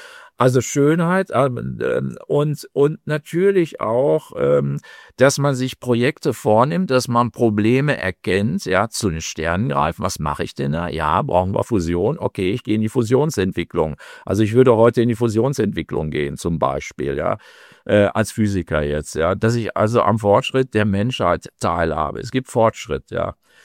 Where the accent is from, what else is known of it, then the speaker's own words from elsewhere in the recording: North Rhine-Westphalia, Germany; Ich bin im Ruhrgebiet aufgewachsen zu Zeiten der industriellen Revolution.